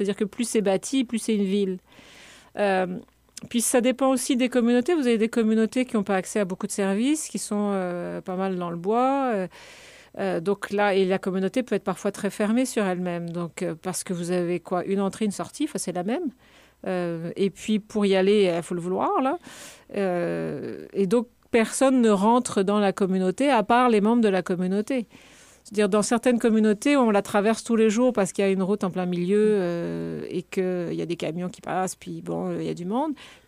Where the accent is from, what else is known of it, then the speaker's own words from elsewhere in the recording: Paris, Île-de-France, France; ça m'a frappée parce que je suis originaire de la ville de Paris. Et pour moi, une ville, c'est Paris.